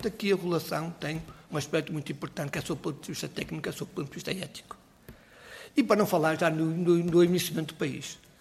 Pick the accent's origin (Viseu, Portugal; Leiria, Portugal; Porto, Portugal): Porto, Portugal; que eu sou do Porto, como devem compreender